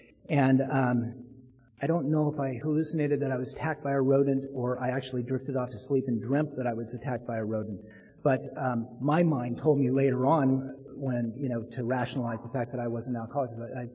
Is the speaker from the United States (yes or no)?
yes; Portland, United States; decided that what I needed to do was get out on the freeway and hitchhike up to Portland, which was my hometown.